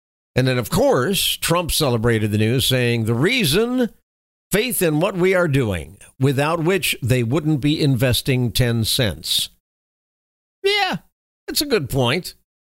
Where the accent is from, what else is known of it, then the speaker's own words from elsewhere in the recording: Houston, Texas, United States; it's going to go in near Houston, my hometown